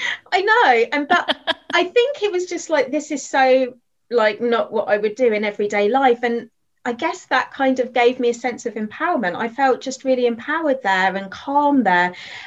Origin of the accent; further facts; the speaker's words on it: Luton, East of England, United Kingdom; born and bred in Luton.